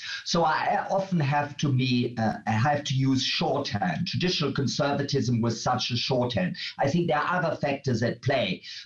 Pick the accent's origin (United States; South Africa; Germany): Germany; West Germany; I come from West Germany